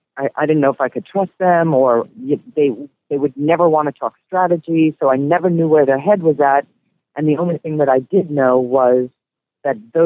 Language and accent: English; New York, United States; I knew Rodney was from Boston. I was from New York. We were going to, you know, have that Northeast connection